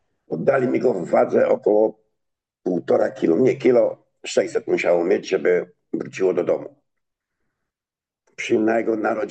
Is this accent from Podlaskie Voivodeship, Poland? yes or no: no; Nowy Dwór Gdański, Pomeranian Voivodeship, Poland; born there; urodziłem się w małej miejscowości w Polsce, w Nowym Dworze Gdańskim.